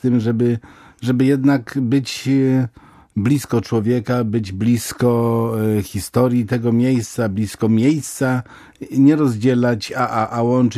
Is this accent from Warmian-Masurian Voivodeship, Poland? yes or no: no; West Pomeranian Voivodeship, Poland; nam, rodowitym Pomorzaninom, mogą nie wierzyć, ale jak przyjeżdża badacz z zewnątrz, jak to mówi, to jest święte.